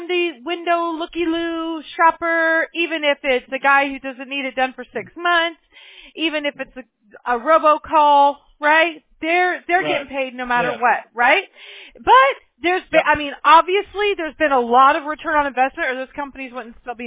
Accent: Mobile, Alabama, United States; born there; which I can say because I was born in Mobile, Alabama, which is about as far south as you can get, okay?

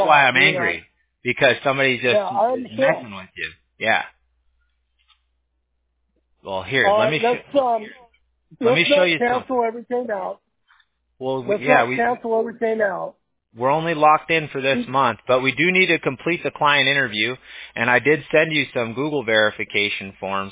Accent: Huntington Beach, California, United States; we're right here, like Newport Beach, Huntington Beach. I'm from Huntington Beach.

